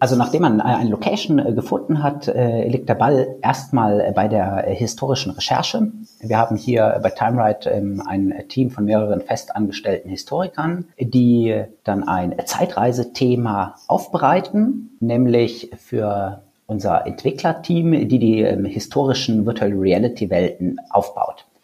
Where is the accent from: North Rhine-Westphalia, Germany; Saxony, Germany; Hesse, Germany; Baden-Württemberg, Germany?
North Rhine-Westphalia, Germany; Cologne; Als Kölner muss ich dir jetzt natürlich sagen, dass das hier eine der schönsten Städte Deutschlands ist.